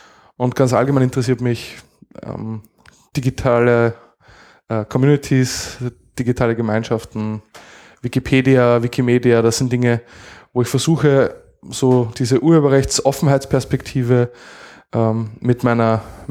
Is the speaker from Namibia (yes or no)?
no; Linz, Upper Austria, Austria; now in Vienna, Austria; Und ich komme aus Linz und meine Partnerin und meine Tochter leben in Wien